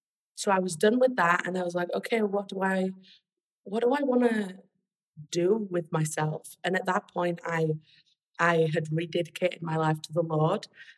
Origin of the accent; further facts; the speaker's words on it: England, United Kingdom; now in United States; Yeah, I'm not from America. I'm actually English. And I grew up in a pretty big church in the north of England called Life Church